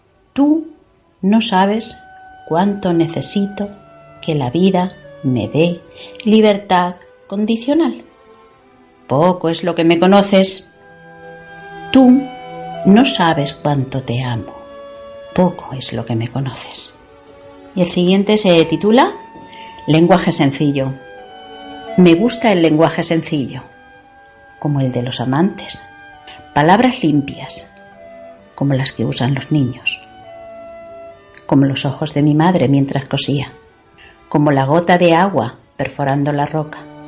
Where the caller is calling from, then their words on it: Vargas, Castilla-La Mancha, Spain; desde Vargas, Toledo.